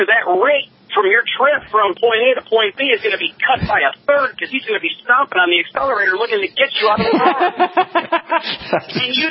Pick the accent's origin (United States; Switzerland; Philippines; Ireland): Ireland; I am Irish. I know my people.